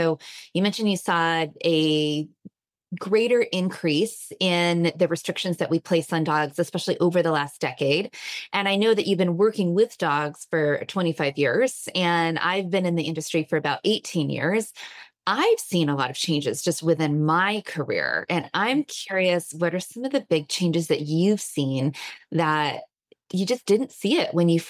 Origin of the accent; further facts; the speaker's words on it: Germany; now in United Kingdom; I am from Germany.